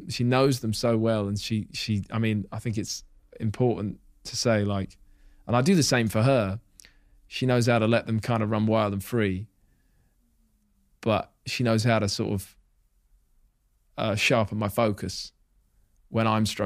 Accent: Hitchin, East of England, United Kingdom; And I went into my first year living away from Hitchin, my hometown, first time ever that I was like on my own

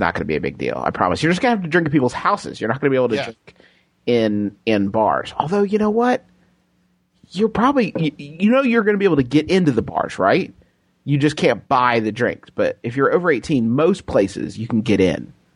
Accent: Scotland, United Kingdom; So I'm 19 and from Scotland.

